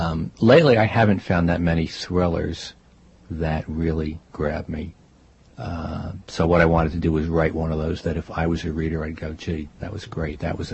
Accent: Newburgh, New York, United States; also born or lived in Lexington, Massachusetts; Originally from Newburgh, New York, and then Lexington, Massachusetts.

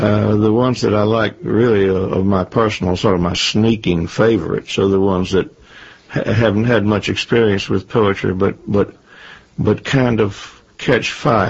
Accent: the South, United States; I'm a Southerner

